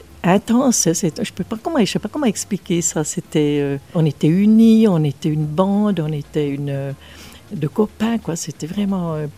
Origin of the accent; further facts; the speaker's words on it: Jura, Switzerland; Alors moi, je suis fière du Jura.